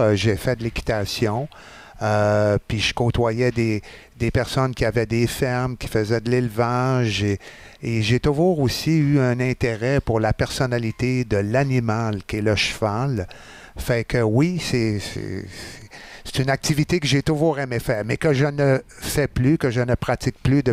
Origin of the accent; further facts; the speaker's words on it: Saint-Tite, Quebec, Canada; J'ai grandi à Saint-Tite, j'ai étudié là-bas, à Shawinigan, puis à Trois-Rivières. Je suis venu faire des études à l'Université du Québec à Trois-Rivières. Donc oui, Saint-Tite est ma ville de naissance.